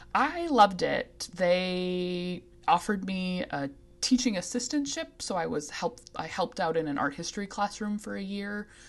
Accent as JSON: {"language": "English", "town": "Rochester", "region": "Minnesota", "country": "United States", "said": "So I'm originally from Rochester, Minnesota, and it's in southeastern Minnesota."}